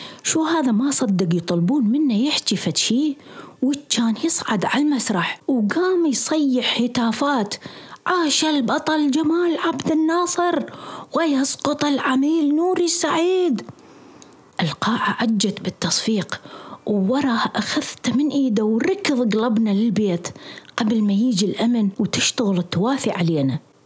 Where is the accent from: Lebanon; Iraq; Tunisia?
Iraq; Hillah, Babylon Governorate; أول تعييني مثل ما كان وما زال يسمى بالقرى والأرياف كان في الحلة مسقط رأسي، وبعد فترة عملت في وزارة الصحة في بغداد